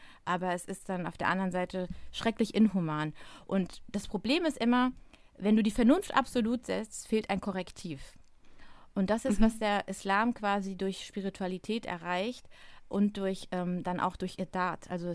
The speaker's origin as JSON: {"language": "German", "town": "Frankfurt", "region": "Hesse", "country": "Germany", "said": "ich bin ja aus Frankfurt"}